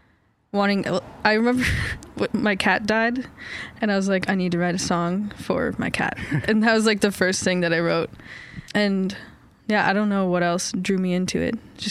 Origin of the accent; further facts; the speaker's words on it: Baldwin, Wisconsin, United States; Well, I grew up technically in Wisconsin, Baldwin, Wisconsin.